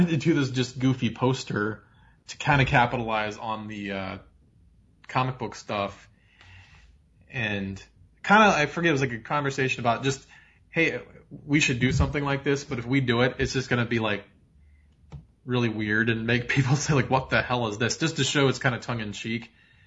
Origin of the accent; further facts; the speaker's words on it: Chicago, Illinois, United States; Well, I'm from Chicago too, so we heard all about Barack Obama, all the way leading up to this.